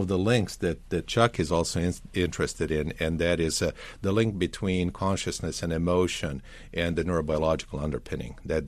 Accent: Belgrade, Serbia; accent: Slavic; English is a second language; I grew up in Belgrade, what used to be Yugoslavia.

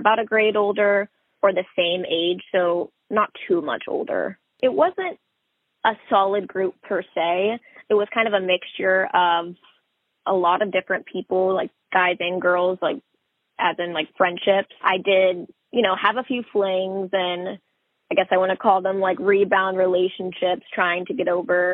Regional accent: Rockwall, Texas, United States; I grew up in Rockwall, Texas. It's about 30 minutes east of Dallas.

